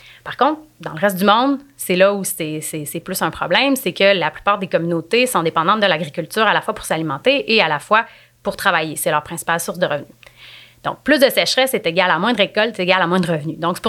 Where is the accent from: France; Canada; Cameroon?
Canada; Quebec; Nous, en tant que Québécois, en tant que Canadiens, on fait plein de petits gestes.